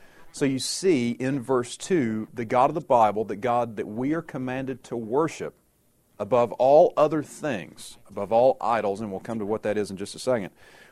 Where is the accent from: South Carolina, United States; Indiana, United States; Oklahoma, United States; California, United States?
South Carolina, United States; accent: Southern; I'm from the actual South, right? Kentucky does not count as that. I'm from South Carolina. So as soon as I start talking, I may say things y'all don't get, right?